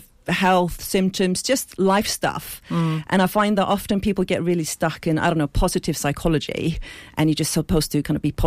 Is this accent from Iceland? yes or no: yes; Iceland; moved away; So I'm originally from Iceland. I've been over here almost 20 years, actually.